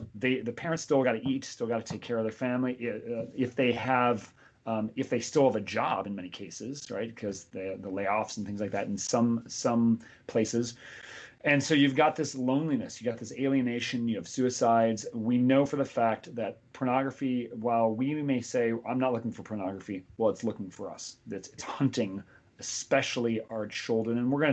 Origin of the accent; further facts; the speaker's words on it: Cleveland, Ohio, United States; I'm from Cleveland